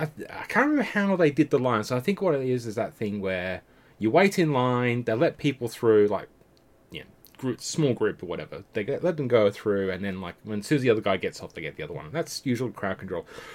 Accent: England, United Kingdom; now in Australia; So, when I emigrated to Australia back in 1987. I was originally from England, you might be able to have guessed.

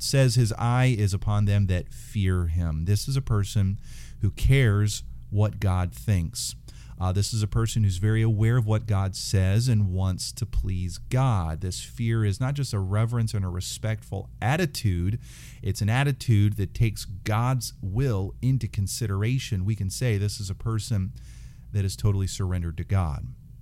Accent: United States; And as an American, I recognize that it's easy to think that we can do anything that our minds set to doing.

